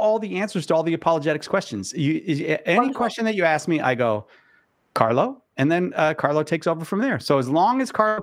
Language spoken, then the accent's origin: English; California, United States; because I'm a Californian.